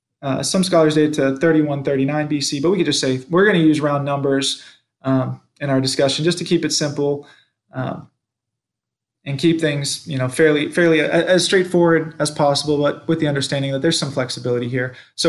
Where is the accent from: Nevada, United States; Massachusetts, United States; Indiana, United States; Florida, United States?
Florida, United States; when I was growing up in Florida, Buddhism and meditation, and those were big things with some of the martial arts that I was studying at those times.